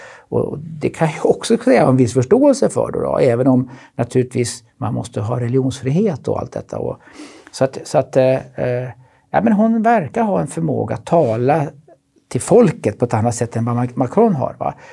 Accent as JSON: {"language": "Swedish", "country": "Sweden", "said": "Jag är svensk."}